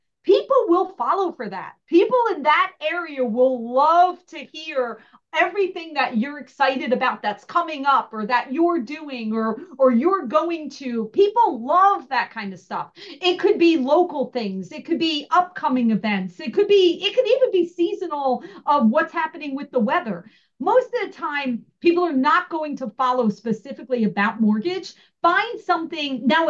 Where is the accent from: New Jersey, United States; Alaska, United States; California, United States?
New Jersey, United States; I grew up in New Jersey. It wasn't very prevalent.